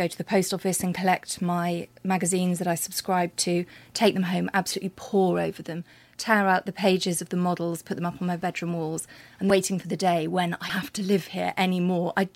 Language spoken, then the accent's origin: English; Wales, United Kingdom; as a teenager growing up in Wales, all I dreamt about was getting out of Wales. I lived in the countryside, so now, as an adult, it's the most beautiful setting. We had the forest on one side of the house and the river on the other side of the house.